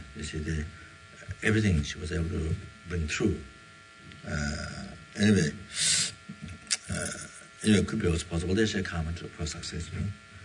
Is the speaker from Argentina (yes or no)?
yes; Argentina; English is a second language; I came from Argentina, but something which came from Russia.